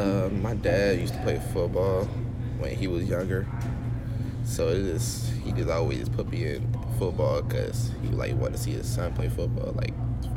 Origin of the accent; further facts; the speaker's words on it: Virginia, United States; Virginia Beach is like a calm city, like nothing really happens in the city